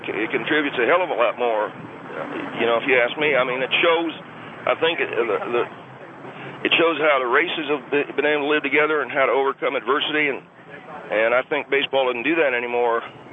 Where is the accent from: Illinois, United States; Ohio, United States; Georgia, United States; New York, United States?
Illinois, United States; I come from Illinois to be with my family and visit some friends out here.